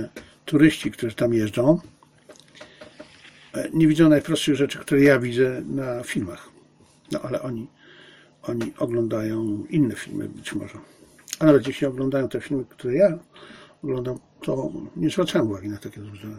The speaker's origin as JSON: {"language": "Polish", "town": "Zabrze", "region": "Silesian Voivodeship", "country": "Poland", "tie": "born or raised there", "said": "Wiecie Państwo, ja się wychowałem w Zabrzu, w pobliżu Familioków. Nie w Familiokach, ja mieszkałem już w nowo budowanym domu, ale ja się wychowałem w pobliżu Familioków"}